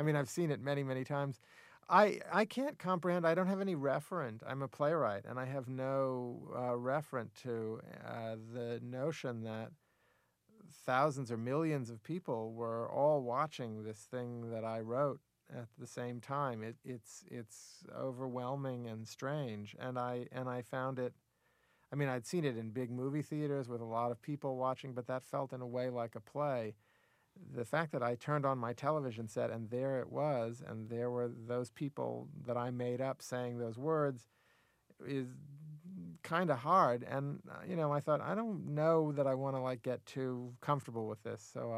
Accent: the South, United States; I sort of substituted it by being a Southerner.

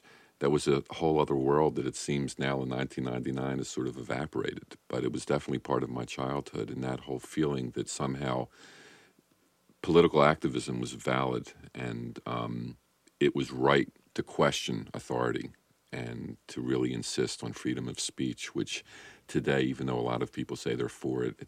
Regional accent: United States; English is a second language; Well, I mean, they can tell I'm an American from my accent, but no, I've toned it down.

